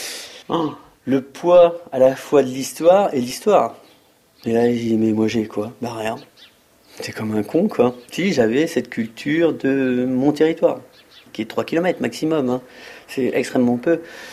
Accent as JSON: {"language": "French", "country": "France", "said": "Moi, je viens du Perche."}